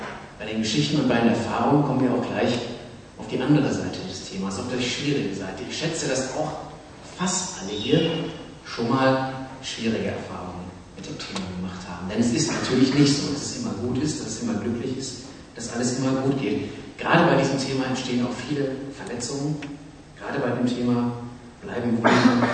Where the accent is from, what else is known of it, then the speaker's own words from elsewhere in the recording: Münster, North Rhine-Westphalia, Germany; aus meiner Heimatstadt Münster, um nochmal die Liebe zu meiner Heimatstadt zu betonen